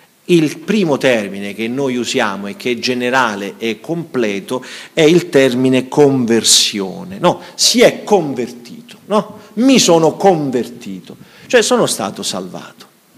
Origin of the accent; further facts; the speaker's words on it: Bari, Apulia, Italy; io vengo dal sud, dal sud vero, qui già siete un po' centro, io vengo da Bari.